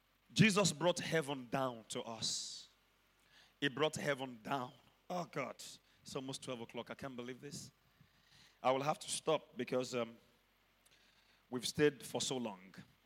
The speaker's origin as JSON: {"language": "English", "town": "Mokola", "region": "Oyo", "country": "Nigeria", "tie": "born or raised there", "said": "When I was growing up in Mokola, we believed, we were told, and we saw that the only way we had a future was to go abroad. So we did everything to go abroad."}